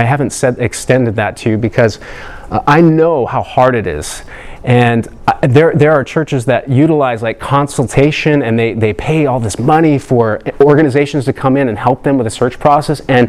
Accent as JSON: {"language": "English", "town": "Nuevo", "region": "California", "country": "United States", "tie": "born or raised there", "said": "you know, I grew up on acreage in Nuevo. My mom had horse trainer."}